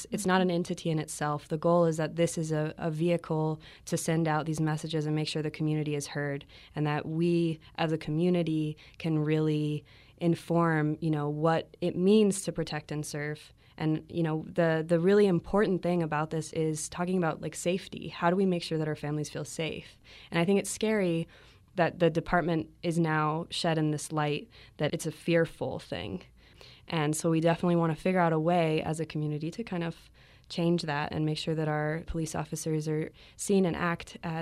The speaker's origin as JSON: {"language": "English", "town": "Sandia Park", "region": "New Mexico", "country": "United States", "tie": "born or raised there", "said": "I'm New Mexican. I grew up here. I'm from Sandia Park. And yeah, and I'm really glad to be back in Albuquerque."}